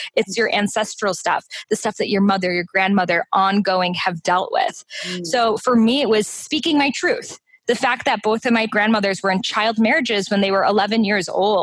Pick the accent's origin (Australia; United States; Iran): Iran; Like, if I, in Iran, my home country, said this, I would be in jail.